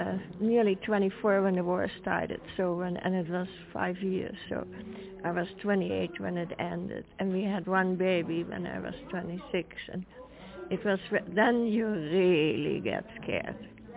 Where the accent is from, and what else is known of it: Netherlands